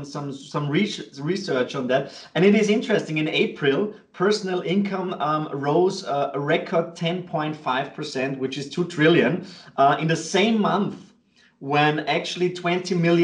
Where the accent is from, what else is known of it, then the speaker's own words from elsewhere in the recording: Vienna, Austria; English is a second language; based in Liechtenstein. I am, perhaps you heard my kind of weird accent, I'm originally from Austria, from Vienna.